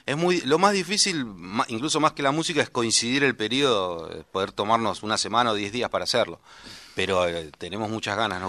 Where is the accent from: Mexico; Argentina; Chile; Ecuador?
Argentina; Buenos Aires; no solo soy de Buenos Aires, me encanta la ciudad de Buenos Aires, amo la ciudad de Buenos Aires